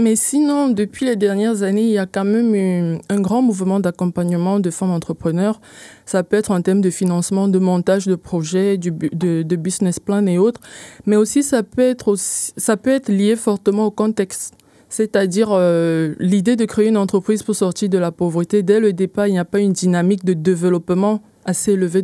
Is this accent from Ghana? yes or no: no; Cameroon; je suis camerounaise d'origine